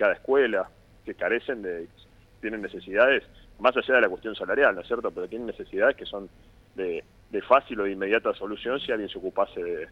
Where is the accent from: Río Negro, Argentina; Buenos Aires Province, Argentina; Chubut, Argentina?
Río Negro, Argentina; Bariloche; Hace muchos años, hace 30 años que estoy en Bariloche, tengo mi familia, mis hijos son nacidos en Bariloche.